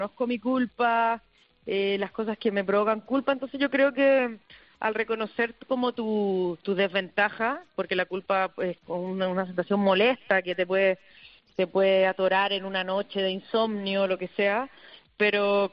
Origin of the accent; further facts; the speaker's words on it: Chile; si me crié con aguacate, en Chile le decimos palta